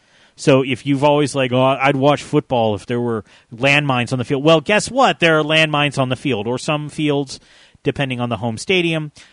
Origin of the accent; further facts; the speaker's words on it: Atlanta, Georgia, United States; because I'm from Atlanta.